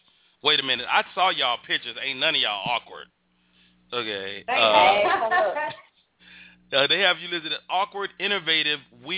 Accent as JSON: {"language": "English", "town": "Chicago", "region": "Illinois", "country": "United States", "tie": "born or raised there", "said": "that's my hometown."}